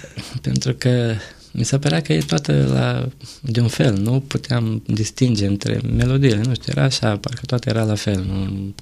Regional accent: Drobeta-Turnu Severin, Mehedinți County, Romania; am crescut lângă Severin

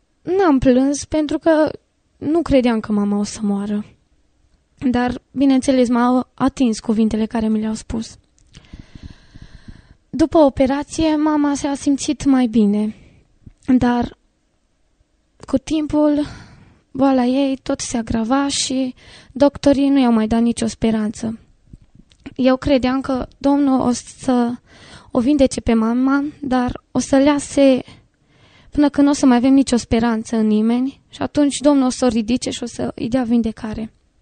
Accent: Valcău, Sălaj County, Romania; now in Zalău, Romania; Am venit din Valcău, de la țară, am venit în Zalău

